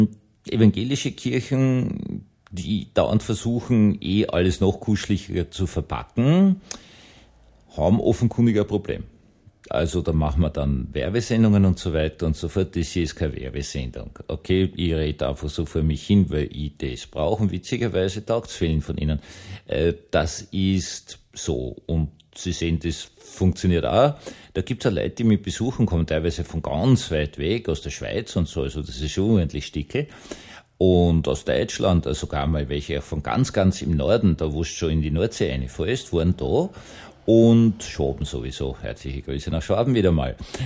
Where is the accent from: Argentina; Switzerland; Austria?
Austria; Vienna; ich bin Wiener